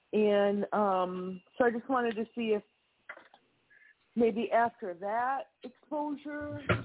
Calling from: Wisconsin, United States; I'm calling from Wisconsin.

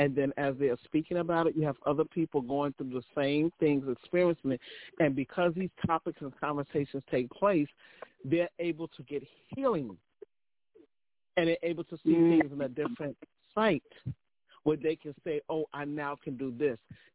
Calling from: Brooklyn, New York, United States; I'm calling from Brooklyn.

